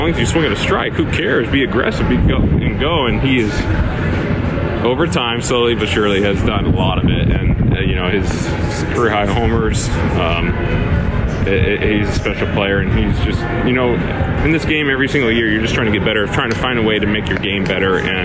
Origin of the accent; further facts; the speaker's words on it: Atlanta, Georgia, United States; I came from Atlanta, went to a new place.